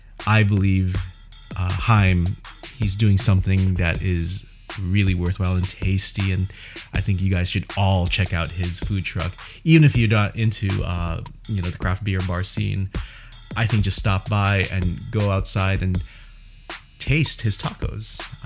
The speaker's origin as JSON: {"language": "English", "region": "New York", "country": "United States", "tie": "born or raised there", "said": "It's very similar growing up in the East Coast, in New York and New England"}